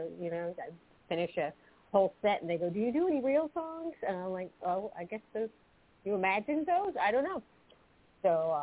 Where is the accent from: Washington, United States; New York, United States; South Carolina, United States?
South Carolina, United States; now in New Jersey, United States; I'm from South Carolina, and now I live in New Jersey.